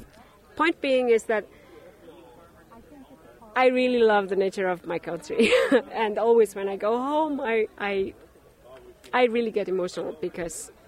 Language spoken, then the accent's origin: English; Reykjavik, Capital Region, Iceland; Of course, I come from Reykjavik